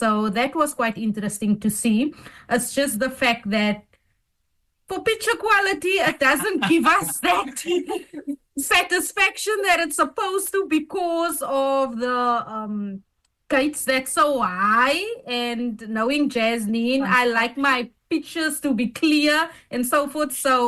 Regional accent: South Africa; Did I come all the way from South Africa just to look at polls being structured and so forth?

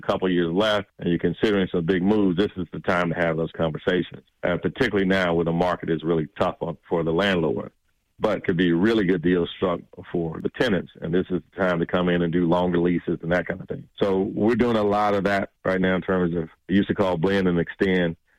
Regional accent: Atlanta, Georgia, United States; I was born and raised in the West Side.

